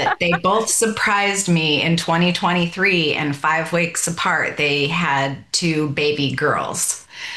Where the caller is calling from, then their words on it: Woodburn, Oregon, United States; I am in Woodburn, Oregon, about halfway between Portland, Oregon, and Salem, which is the capital here.